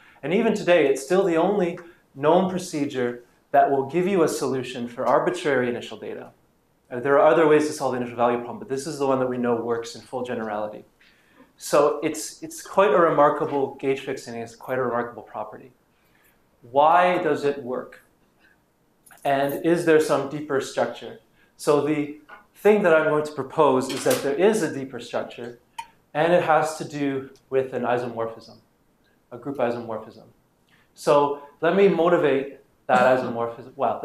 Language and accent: English; Canada; The point is that I feel very comfortable as a Canadian with this hockey stick.